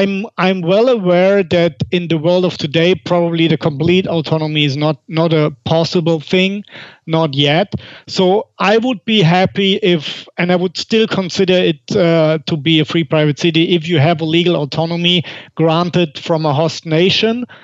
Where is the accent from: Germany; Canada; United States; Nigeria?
Germany; moved away as an adult; now in Monaco; I'm originally from Germany, but I left the country 4 years ago, and I'm now living in Monaco, the second smallest country in the world.